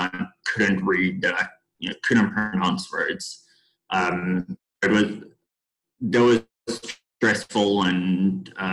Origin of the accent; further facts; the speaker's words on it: South Africa; now in United States; So I grew up in South Africa and have been living in the U.S. for 10 years now.